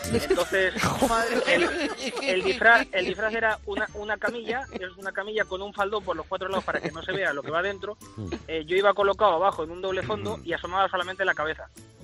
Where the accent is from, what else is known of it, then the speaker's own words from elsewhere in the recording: Munera, Castilla-La Mancha, Spain; en un pueblo, en mi pueblo, en Albacete, en Munera.